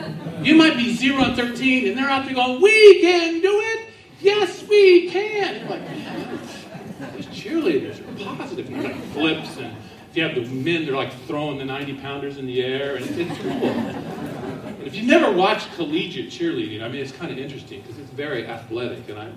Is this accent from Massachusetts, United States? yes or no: no; San Clemente, California, United States; now in Thousand Oaks, United States; And my mom's in Carlsbad. I'm from San Clemente. So I've been a Charger fan for my whole life.